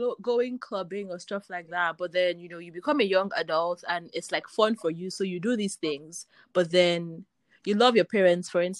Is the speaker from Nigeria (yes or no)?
yes; Nigeria; It's hard, I think, being a Nigerian.